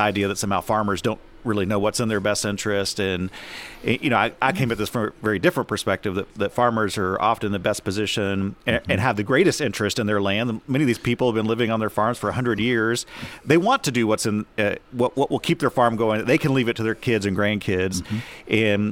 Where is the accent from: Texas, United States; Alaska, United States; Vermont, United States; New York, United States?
Texas, United States; also born or lived in Oklahoma; I grew up in the Texas Panhandle and spent the last 13 years in Oklahoma. So this is a change.